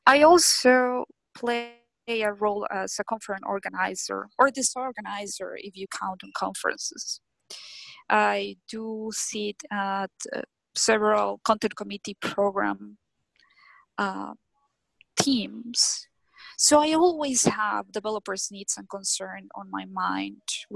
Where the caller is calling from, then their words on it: Switzerland; I'm calling from Switzerland.